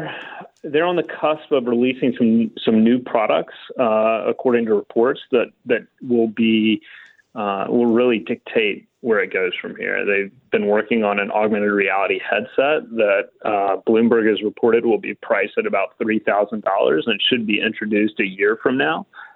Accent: the South, United States; because I'm also a Southerner as well

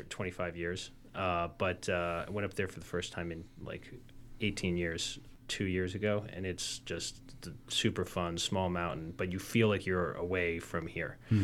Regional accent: Pennsylvania, United States; So, yeah, we're from the Lehigh Valley, not an hour north of Philly.

